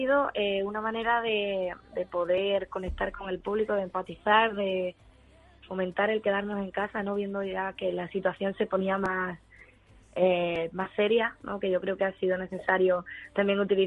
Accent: Andalusia, Spain; Ojalá estuviera en Huelva. Me pilló aquí en Madrid y ya sin maniobra para poder bajar a mi pueblo con mi familia

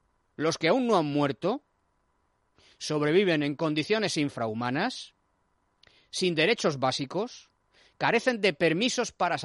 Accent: Spain; en mi país, en España, hay una democracia consolidada

